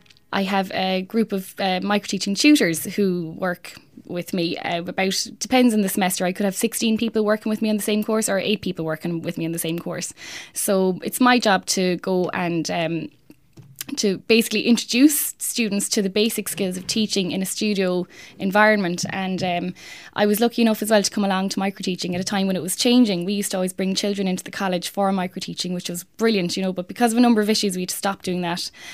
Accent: Cratloe, Munster, Ireland; I grew up in Cratloe, County Clare, and when I was in my teens moved into Clareview, so that was great. I went to secondary school down the road there in Laurel Hill, Colosta.

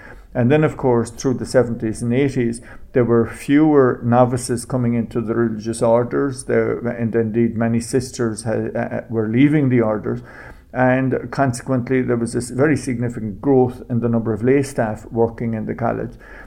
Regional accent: County Kerry, Ireland; also born or lived in County Cork; now in Limerick, Ireland; I'm originally from County Kerry. I was actually born in County Cork, so I can claim dual citizenship of those counties.

